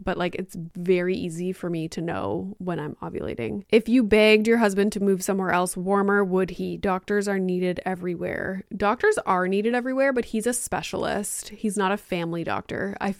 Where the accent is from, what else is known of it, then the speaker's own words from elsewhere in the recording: Ontario, Canada; and I grew up in Northern Ontario, which is like 10 times worse with regard to resources and specialists and whatnot.